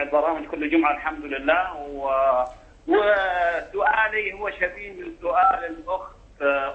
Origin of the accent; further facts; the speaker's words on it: Egypt; now in Qatar; أنا مصري أعمل في بيت الشيخ ثاني مع عبد الله.